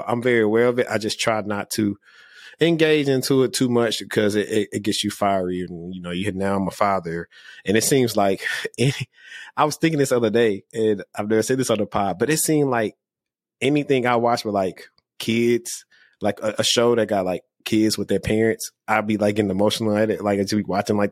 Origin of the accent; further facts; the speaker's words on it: Louisiana, United States; I was back in my home state for a little while. My oldest daughter was born in, 2020. And I was working out late, and I got pulled over in Bossier City.